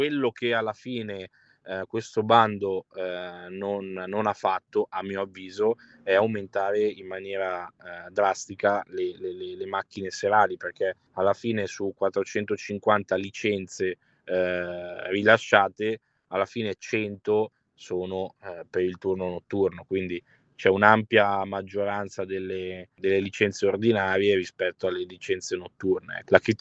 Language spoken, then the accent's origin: Italian; Rho, Lombardy, Italy; Sì, io abito a Rho, quindi precisamente sono di Rho, ma comunque sì, lavoro a Milano.